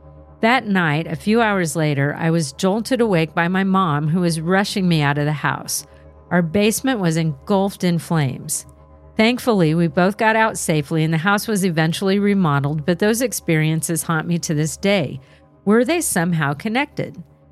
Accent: Shorewood, Wisconsin, United States; I grew up in Shorewood, a small town on the northeast coast of Milwaukee, Wisconsin.

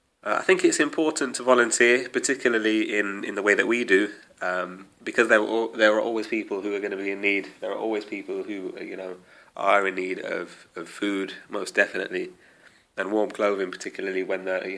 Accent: Leicester, East Midlands, United Kingdom; now in Leeds, United Kingdom; I come from Leicester originally, but now living in Leeds.

